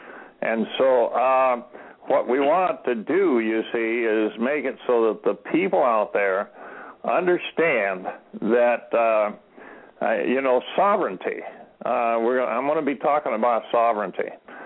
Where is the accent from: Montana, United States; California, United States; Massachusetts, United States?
Montana, United States; Well, there's a big change, compared, like in my home state of Montana.